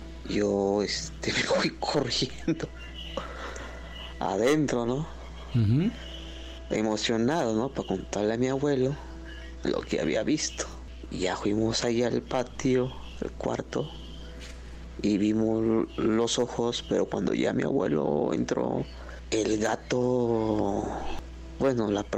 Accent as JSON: {"language": "Spanish", "town": "Xalapa", "region": "Veracruz", "country": "Mexico", "said": "de Jalapa, Veracruz."}